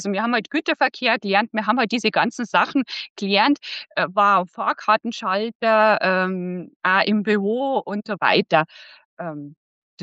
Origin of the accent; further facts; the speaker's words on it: Bavaria, Germany; now in Austria; Ich komme aus Bayern, was man wahrscheinlich an der Stimme nach dann auch hört. Also wohne aber in der Nähe von Salzburg, 10 Kilometer weg von Salzburg. Ich wohne auf dem Land mit 3 Kindern und Mann auf einem Biobauernhof.